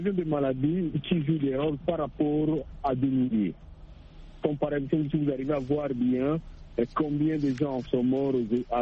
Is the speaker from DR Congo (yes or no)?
yes; DR Congo; Chez nous, en RDC